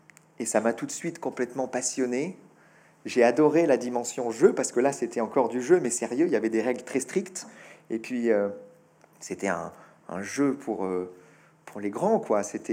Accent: France; first language fr; je dis que le français est ma langue maternelle et le français est ma langue paternelle. Mais c'est vraiment ça, c'est ce même naturel. C'est, on est né en France, on apprend le français en tout petit enfant

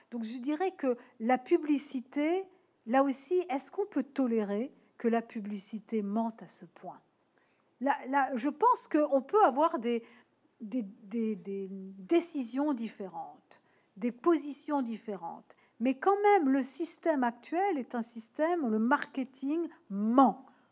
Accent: Nouvelle-Aquitaine, France; born there; moi, je suis née en Charente, hein, donc évidemment, Dordogne, c'est pas loin.

